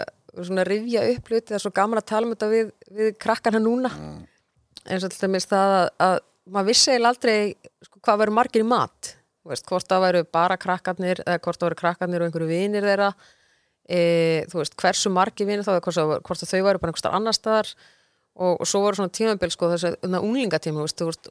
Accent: Aðaldalur, Northeastern Region, Iceland; also born or lived in Akureyri; now in Reykjavík, Iceland; Ég er alveg upp í Aðaldal í Suðurþingarsýslu, Laxárvirkjun í Aðaldal

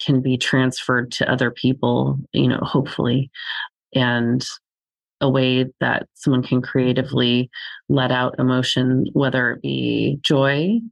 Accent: Alaska, United States; moved back to my home state, born and raised here in Alaska

